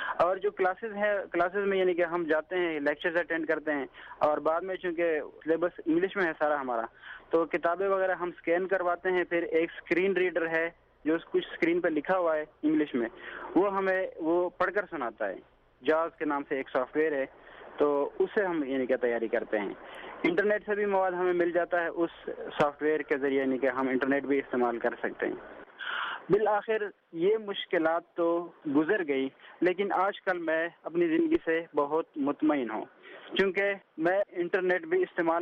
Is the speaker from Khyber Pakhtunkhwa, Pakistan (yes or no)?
yes; Wacha Dara, Khyber Pakhtunkhwa, Pakistan; اور جنوبی وزیرستان کے ایک انتہائی پسماندہ گاؤں وچا درا کے ایک انتہائی غریب خاندان سے میرا تعلق ہے.